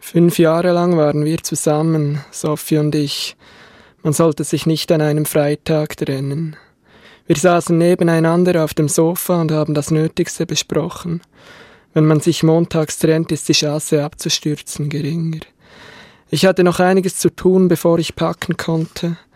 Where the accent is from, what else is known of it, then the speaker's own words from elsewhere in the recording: Gampelen, Bern, Switzerland; also born or lived in Biel; Also ich bin 32. Ich bin in Gampelen aufgewachsen. Das ist am Neuenburgersee. Zins in die Schule, Nachbardorf und dann schon gleich auf Biel gezügelt